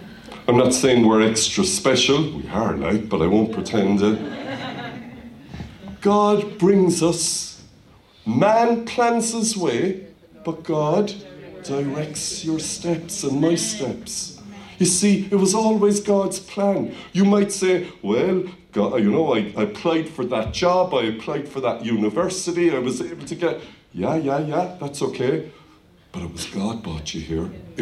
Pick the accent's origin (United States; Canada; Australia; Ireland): Ireland; So a lot of us as Irish people actually still carry a bit of this with us.